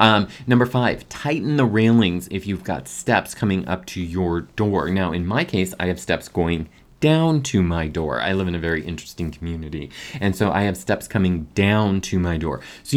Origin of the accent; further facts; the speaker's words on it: Minnesota, United States; Now, I grew up in Minnesota, so this time of year, it's a little bit wet.